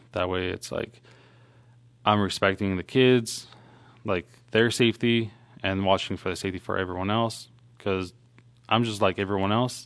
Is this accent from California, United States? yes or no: yes; California, United States; So originally I'm from outside of L.A. in California and grew up there.